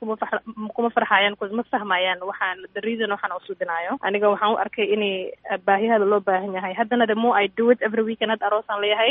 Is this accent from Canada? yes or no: no; Kenya; Kenya ku dhashay Kenya ku soo koray